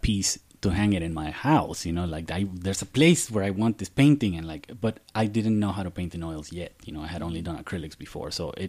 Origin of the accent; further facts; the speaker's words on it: Baja California, Mexico; a story about me growing up in the Baja California desert, which was surreal from beginning to end.